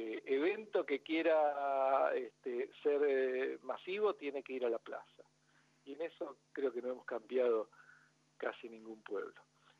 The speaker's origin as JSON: {"language": "Spanish", "town": "Concepción del Uruguay", "region": "Entre Ríos", "country": "Argentina", "tie": "born or raised there", "said": "Soy de acá, de Concepción del Uruguay"}